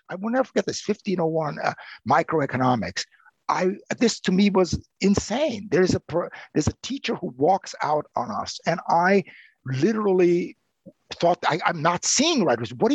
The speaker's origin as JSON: {"language": "English", "region": "Vienna", "country": "Austria", "said": "I come from Vienna, the Viennese Gymnasium"}